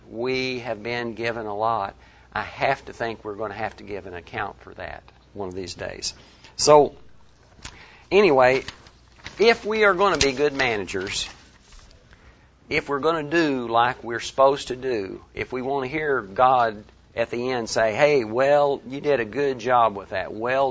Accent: Arkansas, United States; because we're from Northwest Arkansas, we keep hearing about Sam Walton

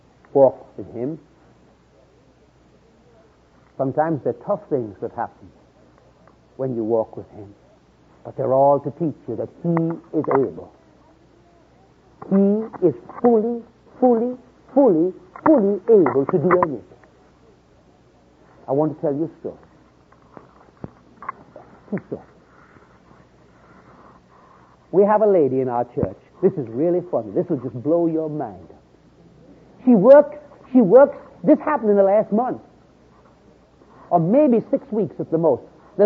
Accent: Brevard County, Florida, United States; Hey, I'm from Brevard County. … I'm a pastor in Titusville.

